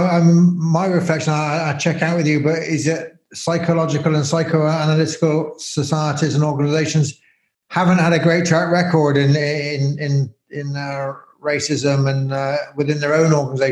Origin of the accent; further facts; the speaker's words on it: England, United Kingdom; I am English